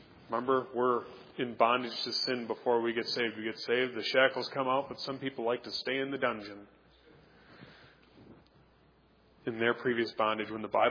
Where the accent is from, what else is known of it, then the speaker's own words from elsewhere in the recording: Oshkosh, Wisconsin, United States; I grew up in Oshkosh, Wisconsin. It's a little different than growing up in inner city Milwaukee, isn't it?